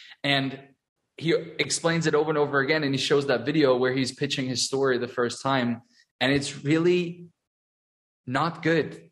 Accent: Germany; English is a second language; So Annika and I were both German, and we were born and raised in Germany.

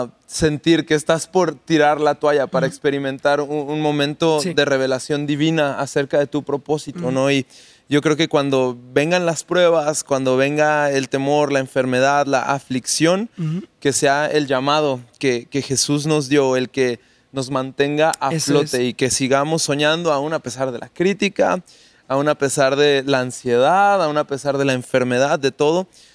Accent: Mexico; Soy mexicano.

